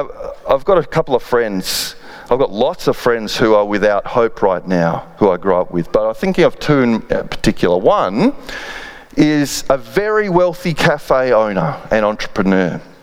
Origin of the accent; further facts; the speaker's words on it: Perth, Western Australia, Australia; I'm a Perth boy and I grew up here in Perth. I became a Christian in Perth